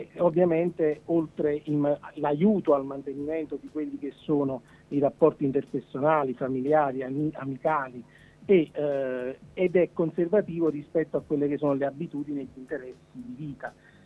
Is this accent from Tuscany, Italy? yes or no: no; Campania, Italy; now in Tortona, Italy; sono nuovo nella realtà tortonese, poiché io sono campano, quindi mi sono trasferito da pochi giorni qui.